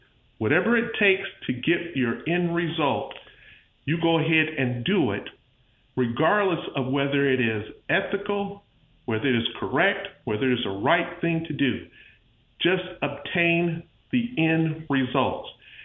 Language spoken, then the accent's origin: English; Pensacola, Florida, United States; I'm from Pensacola, Florida. I'm a former member of the Florida State House.